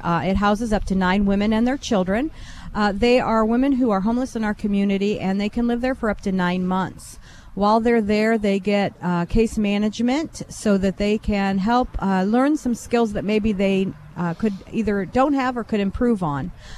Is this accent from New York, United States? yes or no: no; North Baltimore, Ohio, United States; Yeah, I grew up in North Baltimore. So our hangout was really driving to Findlay to cruise the circuit. But I lived 3 miles out in the country when I grew up